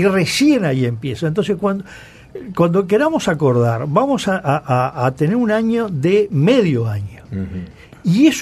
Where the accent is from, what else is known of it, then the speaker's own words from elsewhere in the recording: Dolores, Soriano, Uruguay; porque yo vivía en un pueblo del interior que ni siquiera era capital del departamento, bien, yo soy de Dolores